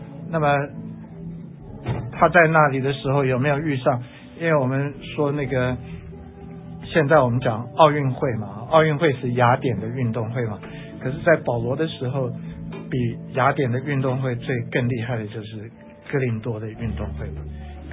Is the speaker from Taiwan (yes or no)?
yes; Taiwan; 因为我们台湾人不太感恩啊